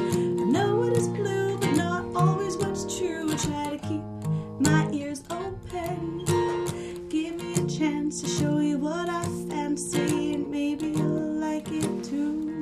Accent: Manitoba, Canada; now in Vancouver, Canada; high school was in Manitoba, and now I've decided to stick in Vancouver for a while, so now I just say I'm from Vancouver.

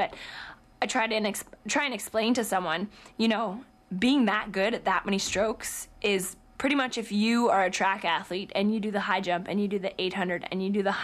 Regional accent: Canada; The fact that as a Canadian team, as a Canadian country, we are forced to be reckoned

